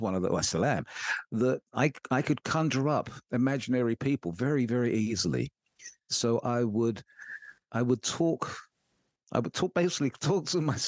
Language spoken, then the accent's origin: English; London, United Kingdom; I'm from London, the UK. And the very weird thing is that when I go back home, people say I've got an American accent